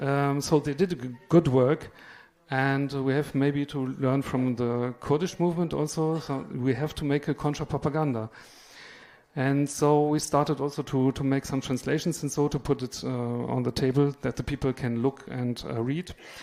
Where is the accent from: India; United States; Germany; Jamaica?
Germany; western Germany; I come from Western Germany and half French also